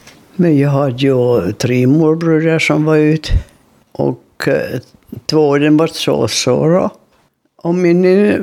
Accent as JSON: {"language": "Swedish", "town": "Esse", "region": "Ostrobothnia", "country": "Finland", "tie": "born there", "said": "Jag är född i Essie Bäckby 3 juni 23."}